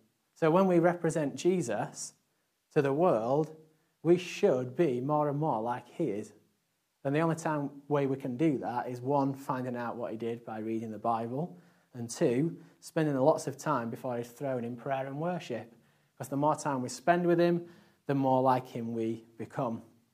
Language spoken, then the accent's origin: English; Yorkshire and the Humber, United Kingdom; accent: Yorkshire; my accent starts to go back Yorkshire when I visit home.